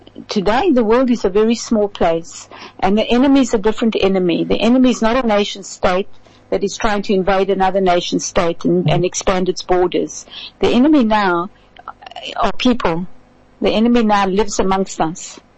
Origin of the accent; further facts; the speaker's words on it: South Africa; moved away; I've come here as a South African. I didn't come here to make sure they spoke Afrikaans or Sotho or any other language. I came here, and I'm lucky because I came from an English-speaking country